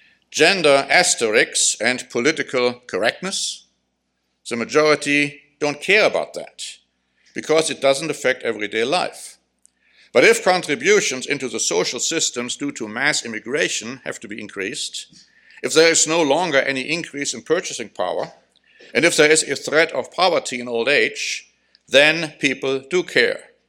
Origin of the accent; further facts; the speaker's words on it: Germany; I mean, when I grew up in Germany